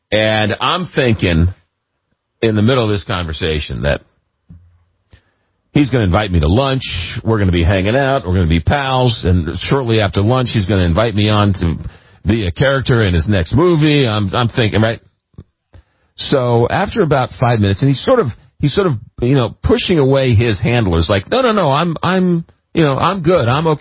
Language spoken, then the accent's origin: English; Manhasset, New York, United States; nice to meet you. … I grew up in Long Island."